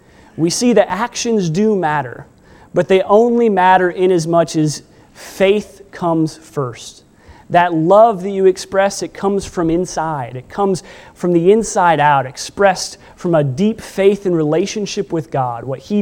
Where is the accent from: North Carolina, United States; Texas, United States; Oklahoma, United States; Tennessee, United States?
Tennessee, United States; And I told him my story. Told him I was from Tennessee.